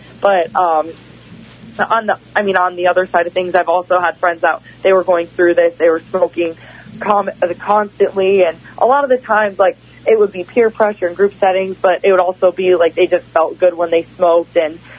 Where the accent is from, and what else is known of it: Wisconsin, United States; born or raised there